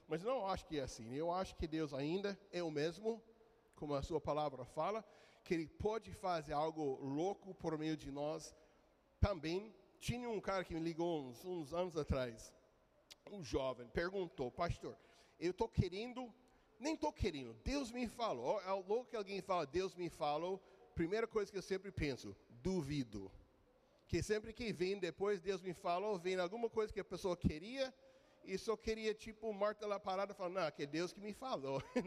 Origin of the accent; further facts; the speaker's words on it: United States; Portuguese is a second language; moved away as an adult; now in Brazil; Mas sou americano, né? Vocês vão perceber pelo sotaque, não é de São Paulo, nem de Pará, nem de Paraná. É dos Estados Unidos mesmo. Sou gringo, estou no Brasil desde 1997